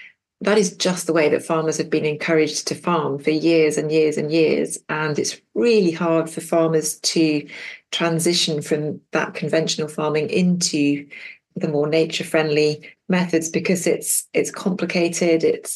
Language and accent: English; Scotland, United Kingdom; my heart is definitely in Scotland. I can't claim to be Scottish, but I grew up just outside Edinburgh in the late 70s and went to uni at Edinburgh University.